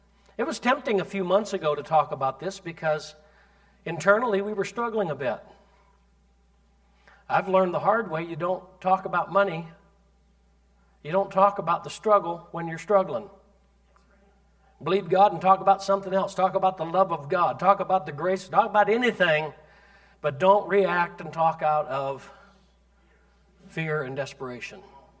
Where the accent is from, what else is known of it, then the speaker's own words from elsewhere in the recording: Scotland, United Kingdom; Scotch is a drink, they tell me. I'm a Scotsman.